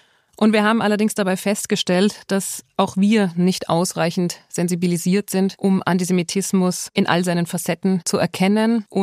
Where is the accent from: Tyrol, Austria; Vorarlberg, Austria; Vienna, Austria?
Vienna, Austria; now in Germany; Ich bin in Wien geboren, bin da aufgewachsen, habe eine jüdische Schule besucht und anschließend in Wien angefangen, Politikwissenschaften zu studieren. Und bin dann allerdings mit Anfang 20 nach Israel gezogen und habe da 15 Jahre gelebt